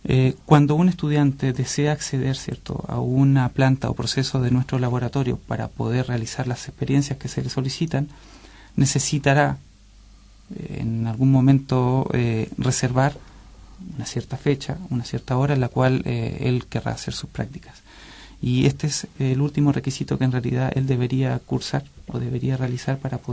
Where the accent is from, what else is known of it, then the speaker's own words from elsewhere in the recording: Chile; now in Spain; Gonzalo y yo somos estudiantes provenientes de Chile